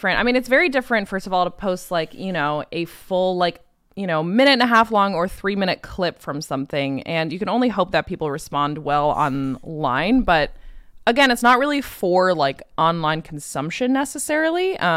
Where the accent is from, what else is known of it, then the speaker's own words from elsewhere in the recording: New York, United States; born there; I was born in New York, and then I was kid number two of three.